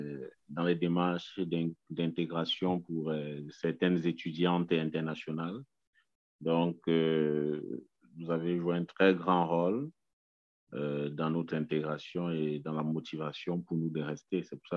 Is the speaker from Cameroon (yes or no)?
yes; Cameroon; moi, je viens de l'Afrique, je viens du Cameroun, je suis Bamléké.